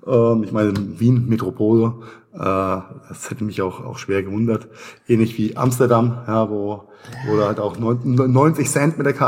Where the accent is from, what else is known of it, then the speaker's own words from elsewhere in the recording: Mainz, Rhineland-Palatinate, Germany; Meine Heimatstadt Mainz hat 260.000, 280.000, sowas.